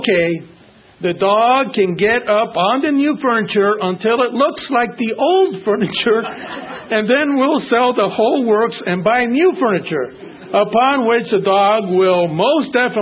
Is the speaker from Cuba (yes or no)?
yes; Cuba; moved away; You might know I was originally from Cuba, and I still grieve for the people that still live there.